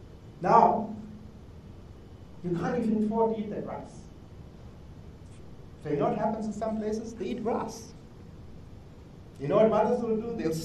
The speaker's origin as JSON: {"language": "English", "country": "South Africa", "said": "But I'm South African."}